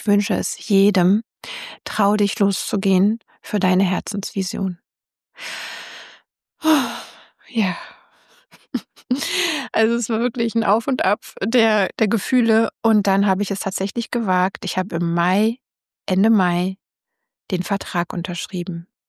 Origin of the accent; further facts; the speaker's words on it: Berlin, Germany; ich so als Berliner, weil ich ja hier bin und viel gereist bin